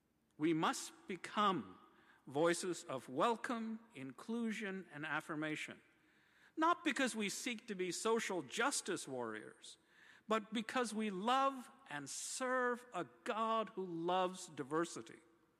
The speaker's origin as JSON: {"language": "English", "country": "United States", "lives_now": "Canada", "said": "As an American living in Canada, it has been a source of great comfort that friends in Canada not only understand these connections"}